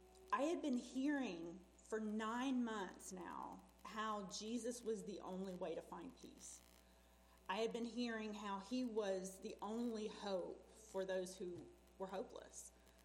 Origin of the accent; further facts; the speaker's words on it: Macon, Georgia, United States; I grew up down south in Macon, Georgia. Spent most of my growing up years there in Macon.